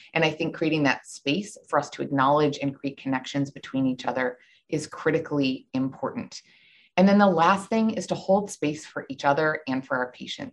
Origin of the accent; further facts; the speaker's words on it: Buffalo, New York, United States; And, you know, I'm from Buffalo originally, and so the Buffalo shooting hit close to home.